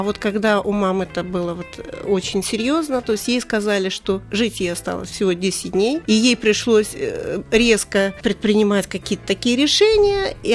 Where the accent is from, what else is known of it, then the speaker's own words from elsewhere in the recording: Medvedevo, Tver Oblast, Russia; Я родилась в таком небольшом поселке в Медведево. Это станция Балагоя.